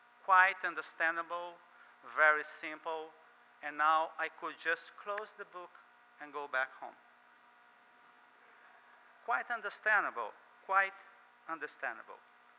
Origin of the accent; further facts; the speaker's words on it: Brazil; also born or lived in Portugal; I'm from Portugal originally. I grew up in Brazil. Most of my time lifetime I spent in Brazil.